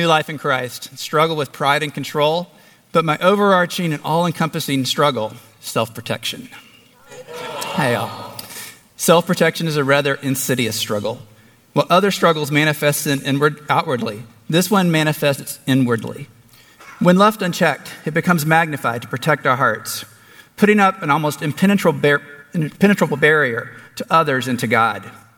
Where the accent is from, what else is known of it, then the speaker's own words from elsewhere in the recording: Tyler, Texas, United States; I grew up in Tyler, Texas, and was youngest of four.